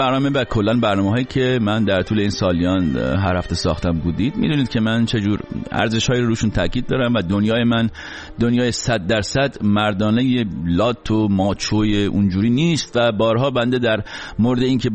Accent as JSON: {"language": "Persian", "country": "Iran", "said": "بنده به عنوان یک ایرانی بسیار خوشحالم که بالاخره زنان سرزمین من هرچند به صورت محدود ولی جرأت پیدا کردن"}